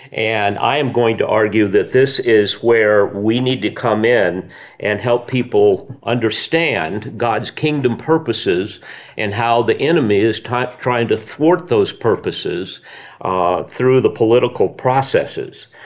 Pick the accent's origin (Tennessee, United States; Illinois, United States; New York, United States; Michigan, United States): Tennessee, United States; Nashville; I'm from the Nashville, Tennessee area. I have a church in a kind of a rural suburb about 20 minutes out of Nashville.